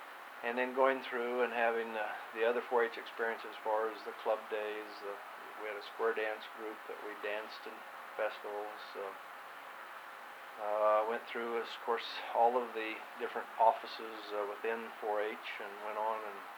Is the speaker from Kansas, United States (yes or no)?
yes; Kingman, Kansas, United States; I was born in Kingman, Kansas, which is about south central part of the state. And that was back in January of 1941. I attended a small two-room rural school